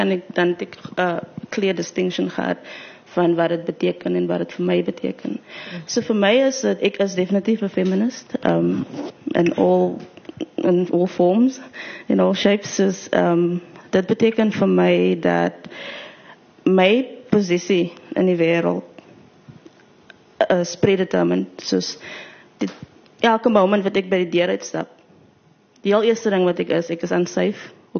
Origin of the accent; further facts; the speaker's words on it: Cape Flats, Western Cape, South Africa; is ek colored, is ek bruin, ek is van die Cape Flats, ek is van die plaas. So die is my identities.